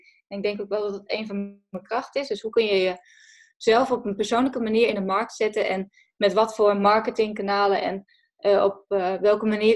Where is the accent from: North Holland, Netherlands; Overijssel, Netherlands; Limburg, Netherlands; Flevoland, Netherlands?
Overijssel, Netherlands; Hardenberg; now in Groningen, Netherlands; ik ben opgegroeid in Hardenberg. Misschien hoor je het een beetje. Ik kom uit het oosten van het land oorspronkelijk.